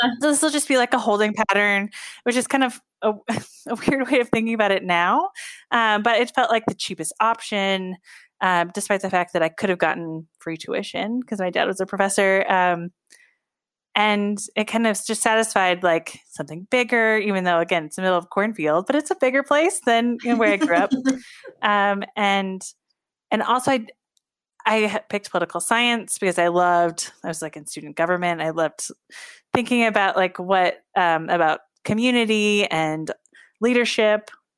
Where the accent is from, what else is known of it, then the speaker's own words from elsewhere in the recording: Illinois, United States; So I was raised in a small town in Southern Illinois called G